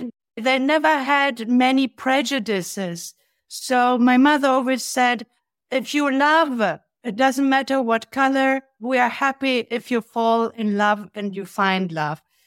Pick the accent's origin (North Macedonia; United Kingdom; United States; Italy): Italy; also born or lived in Germany / Africa; I was raised in Italy and in Africa. I'm German born. I hardly lived there. So by the time I was six, I was speaking three languages pretty well. And I grew up in the Italy of the 70s